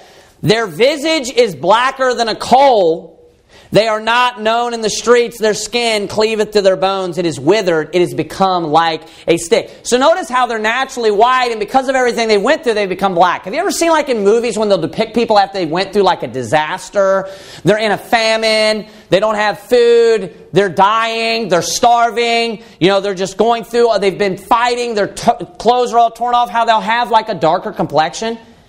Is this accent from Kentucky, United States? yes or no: yes; Kentucky, United States; And I'm from Kentucky, for crying out loud.